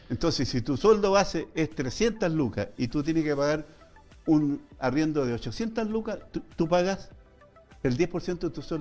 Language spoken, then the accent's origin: Spanish; Antofagasta, Chile; born there; Que yo no soy de Iquique, yo no soy nacido de Iquique, yo soy nacido en Antofagasta.